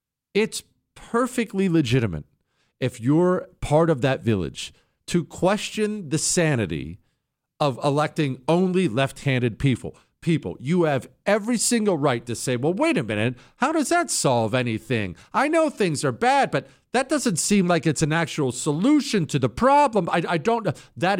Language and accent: English; Rust Belt, United States; born or raised there